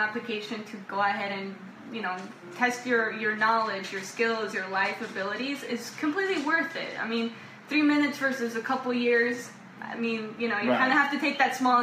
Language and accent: English; Tegucigalpa, Francisco Morazán, Honduras; English is a second language; now in United States; I'm an international student from Honduras, from the same city from as Alex. I'm from Tegucigalpa.